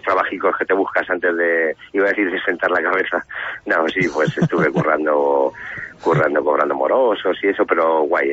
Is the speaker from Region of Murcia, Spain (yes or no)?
no; Madrid, Community of Madrid, Spain; desde Madrid, que es de donde soy